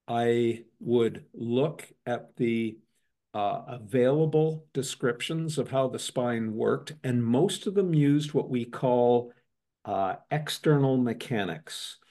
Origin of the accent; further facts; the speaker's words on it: Canada; I was obviously growing up in Canada as a young kid playing hockey